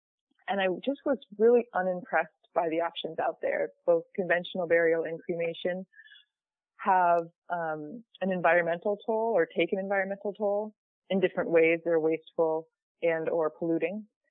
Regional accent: Plainfield, New Hampshire, United States; She took on the a campaign in my hometown in Plainfield, New Hampshire

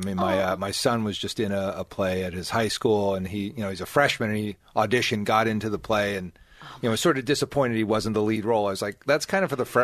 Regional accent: Short Hills, New Jersey, United States; I grew up in Short Hills, right by the mall.

